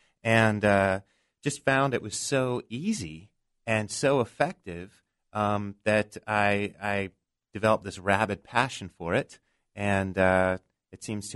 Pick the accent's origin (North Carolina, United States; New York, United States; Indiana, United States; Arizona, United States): Arizona, United States; Tucson; Well, I grew up in Tucson.